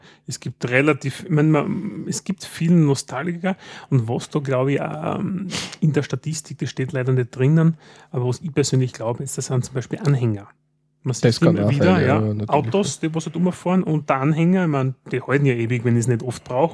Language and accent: German; Styria, Austria; Und als Steirer denkt man, so lang arbeiten.